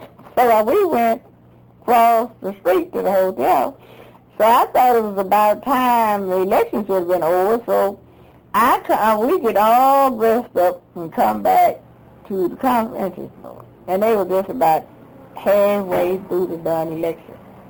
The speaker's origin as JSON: {"language": "English", "region": "the South", "country": "United States", "tie": "born or raised there", "said": "Number one, I was born and raised in the South."}